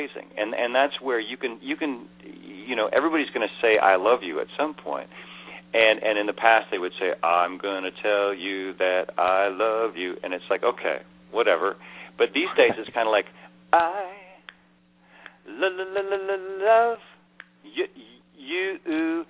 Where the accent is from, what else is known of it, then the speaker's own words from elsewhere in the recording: Canada; small town. I can ride a horse, believe it or not. I wanted to be an NHL hockey player. I'm about as Canadian as they come